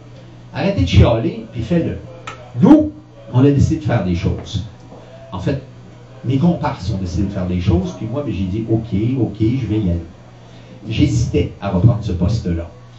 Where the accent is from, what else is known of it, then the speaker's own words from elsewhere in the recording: Quebec, Canada; Mais c'est normal, on est des Québécois. À tout le moins, j'en suis bien.